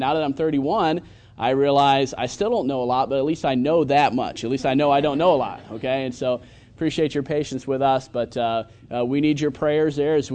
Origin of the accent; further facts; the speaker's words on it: Holland, Michigan, United States; And that's near where I grew up. I grew up in Holland, Michigan, and enjoyed being down here in South Carolina for the past 9 years.